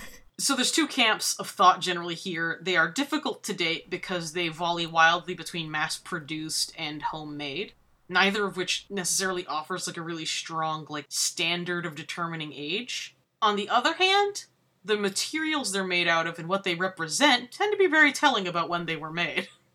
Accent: Massachusetts, United States; I grew up in Massachusetts, there's only so much you can hear about it before it just becomes a historical fact.

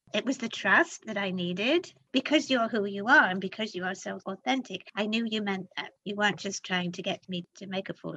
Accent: United Kingdom; I'm sorry, I'm British

